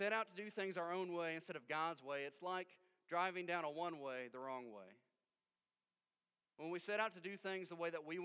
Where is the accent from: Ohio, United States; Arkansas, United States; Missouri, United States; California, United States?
Missouri, United States; They understand that we're from Missouri. We don't have a clue where we're at.